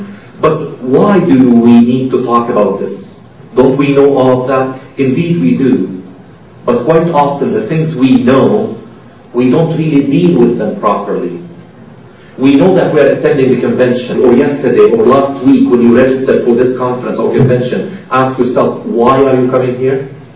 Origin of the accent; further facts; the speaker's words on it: Lebanon; moved away as an adult; now in Canada; I am raising my family in Canada. I was raised in Lebanon until I was 19 years old